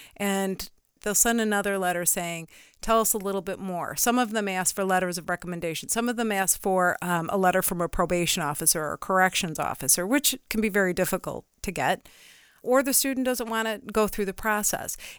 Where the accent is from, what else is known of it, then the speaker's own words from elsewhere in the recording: Illinois, United States; I'm from Northern Illinois, and I'm a border state with Wisconsin.